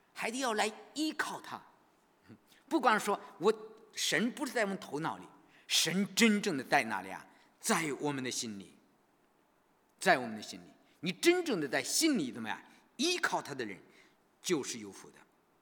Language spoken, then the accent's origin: Chinese; China; moved away; 我们中国人都过年的时候都是怎么样？都喜欢福字，是吧？我在国内的时候，几乎每一家不贴上一个福字